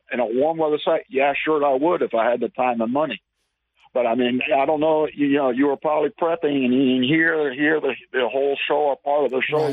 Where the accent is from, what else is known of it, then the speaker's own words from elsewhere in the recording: Miami, Florida, United States; But you see, growing up in Miami, it was an event happening.